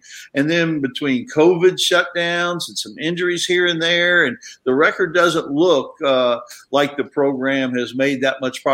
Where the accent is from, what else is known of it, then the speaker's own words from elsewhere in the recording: Woodstock, Virginia, United States; he went to Massanutten Military in Woodstock, Virginia, my hometown.